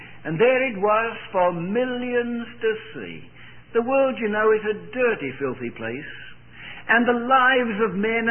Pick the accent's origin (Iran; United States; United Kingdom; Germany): United Kingdom; born there; My habits are different from yours because I was born in Britain, and that's the strange way that they eat over there.